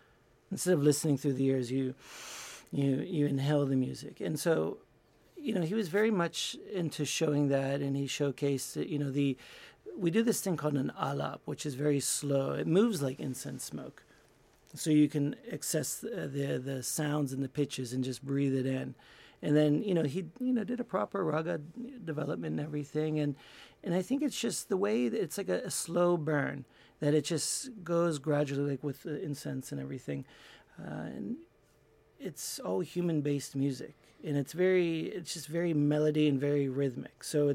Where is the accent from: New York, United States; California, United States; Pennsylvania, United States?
Pennsylvania, United States; Pittsburgh; born there; I was born right here in Pittsburgh, Pennsylvania, and there's no reason why I should know this music either.